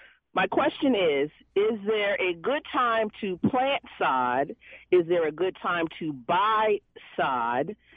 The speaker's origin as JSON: {"language": "English", "town": "Marlboro", "country": "United States", "tie": "born or raised there", "said": "Which is funny, because I grew up in Marlboro, and we lived on a quarter acre of land"}